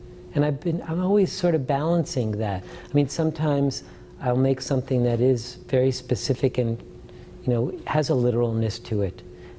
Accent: New York City, New York, United States; I grew up in New York City, not far from where you lived, in Washington Heights.

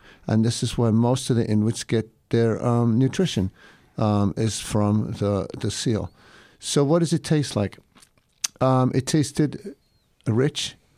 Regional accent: United States; when they realized that I was American, well, I'm Welsh American

